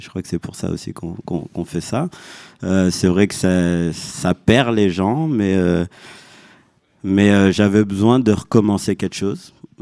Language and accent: French; Bordeaux, Nouvelle-Aquitaine, France; Je viens de Bordeaux.